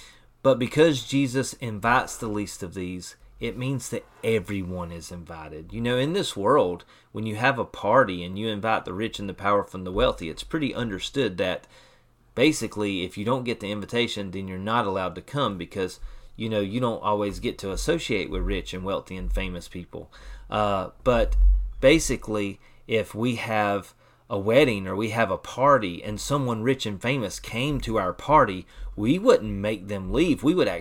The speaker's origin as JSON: {"language": "English", "country": "United States", "said": "And so as an American this morning, if you're listening to this, you know, don't fall into the trap of assuming that you are the least of these."}